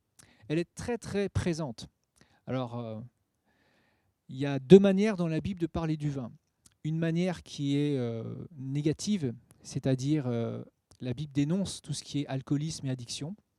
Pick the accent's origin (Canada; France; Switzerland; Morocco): France; mais nous, en tant que Français, je ne crois pas que ce soit concevable